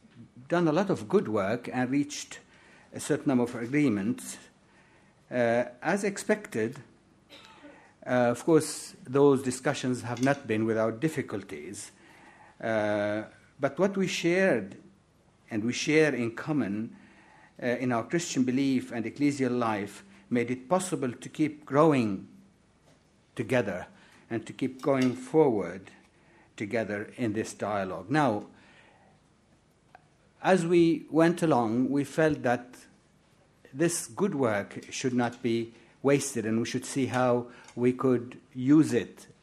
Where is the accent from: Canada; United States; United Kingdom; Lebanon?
Lebanon; and I'm originally from Lebanon. You see, I cover quite a bit of terrain there.